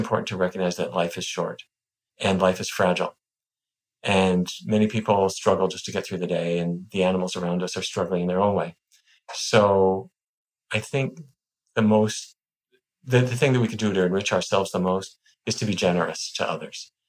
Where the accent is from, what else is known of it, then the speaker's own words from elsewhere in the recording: Fargo, North Dakota, United States; When I was a little kid, growing up in Fargo, my parents thought that any civilized person ought to play musical instruments.